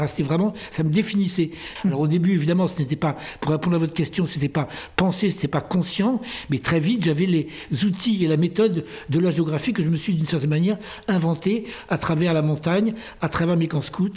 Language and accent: French; Pyrenees, France; mon enfance dans les Pyrénées